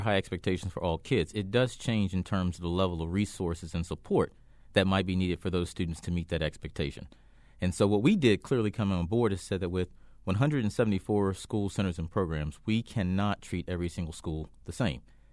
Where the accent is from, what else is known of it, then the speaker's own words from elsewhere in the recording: Richmond, Virginia, United States; Richmond, Virginia.